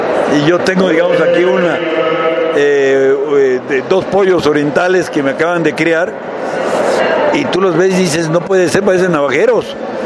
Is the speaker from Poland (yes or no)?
no; Mexico; Es como perder el por qué somos mexicanos.